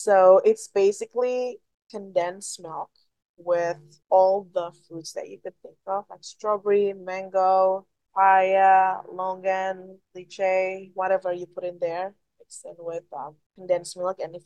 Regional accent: Indonesia; moved away as an adult; I grew up in Indonesia my whole life. I traveled to other countries when I was like 19

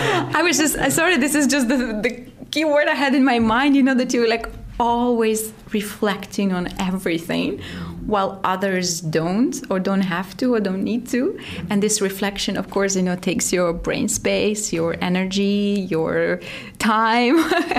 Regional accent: Ukraine; English is a second language; I always say, you know, I'm 36, but I'm from Ukraine. That's like I'm 50 European standards, right?

